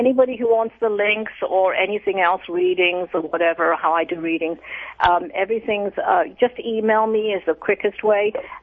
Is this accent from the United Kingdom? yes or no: yes; England, United Kingdom; You know, I grew up in England.